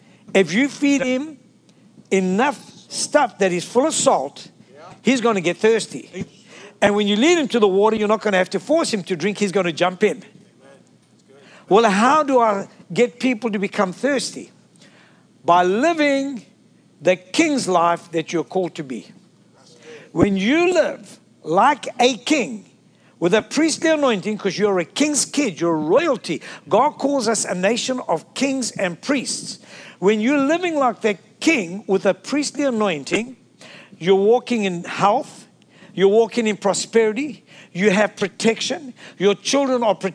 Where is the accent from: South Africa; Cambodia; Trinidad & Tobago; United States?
South Africa; You see, I'm from South Africa